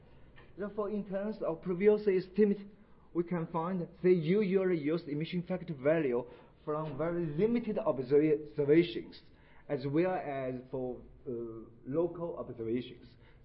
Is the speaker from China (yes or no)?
yes; China; English is a second language; I'm from China. As you know, English is not my native language.